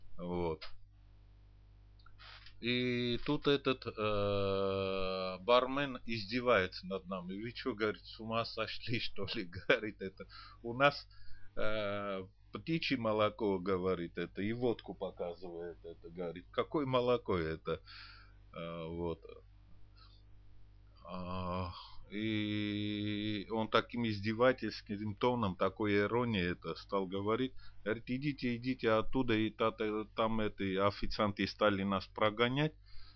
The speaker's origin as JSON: {"language": "Russian", "country": "Lithuania", "said": "Я из Санакапраху, из Литвы"}